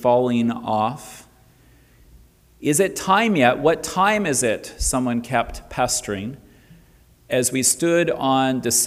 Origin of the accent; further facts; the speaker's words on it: Winnipeg, Manitoba, Canada; now in Toronto, Canada; It does remind me a little bit when I moved from Winnipeg to Toronto. And I swear, I took the first 3 weeks living in Toronto just looking up all the time.